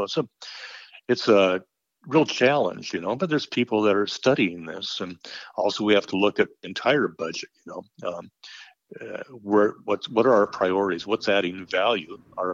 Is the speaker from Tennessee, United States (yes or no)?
no; Kellogg, Idaho, United States; I'm from Kellogg, and, you know, you could go out there and see all the tailings ponds and everything